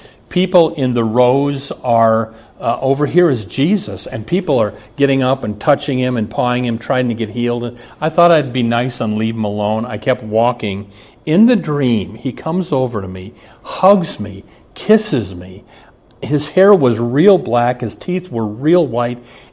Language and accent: English; Omaha, Nebraska, United States; I grew up in Omaha. I just took a visit there last week.